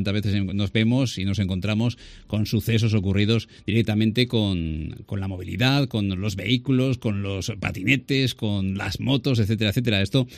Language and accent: Spanish; Valencian Community, Spain; Somos, y los valencianos, atención, somos muy contestones.